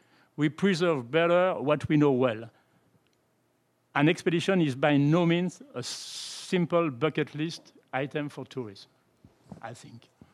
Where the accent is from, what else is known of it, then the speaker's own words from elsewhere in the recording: France; English is a second language; as you say. I am from Pono in France. That explains my bad accent.